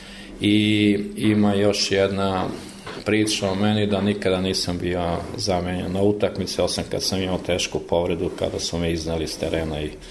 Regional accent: Vlasotince, Southern and Eastern Serbia, Serbia; Došli su neki glasovi do njega da postoji neko ko je od tamo, ko je dobar igrač

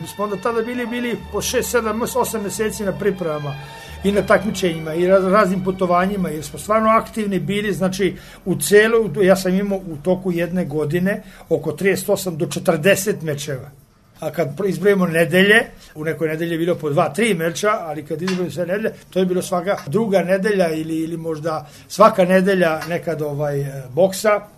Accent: Subotica, Vojvodina, Serbia; on iz Pule, ja sam iz Subotice. Došli smo zajedno u Beograd

